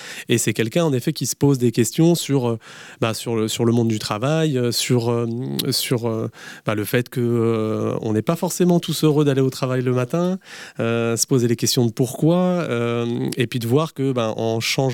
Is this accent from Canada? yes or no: no; Plougastel-Daoulas, Brittany, France; Alors moi je viens de Plougastel d'Aoulas, je suis citoyen de Plougastel d'Aoulas